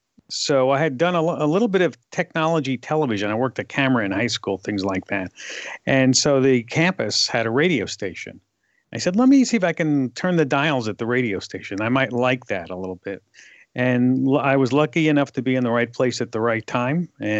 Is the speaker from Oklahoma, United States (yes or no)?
no; New York, United States; accent: New York; So they relented, and I tried to get rid of my New York accent as much as I could, and it's where it is today.